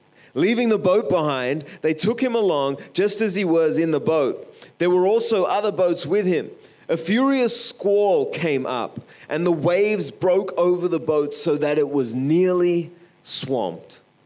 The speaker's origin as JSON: {"language": "English", "country": "Australia", "tie": "born or raised there", "said": "For me growing up in Australia, I've got no real connotation of what an inland sea might be like"}